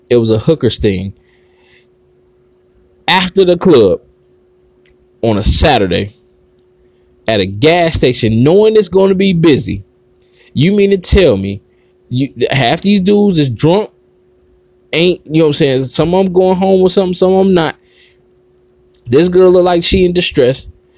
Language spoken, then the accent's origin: English; Detroit, Michigan, United States; I'm from Detroit.